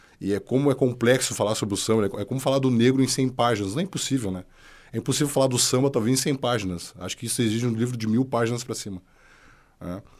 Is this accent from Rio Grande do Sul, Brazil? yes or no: yes; Porto Alegre, Rio Grande do Sul, Brazil; saindo do Partenon, saindo da Vila São José, que foi onde eu me criei na minha infância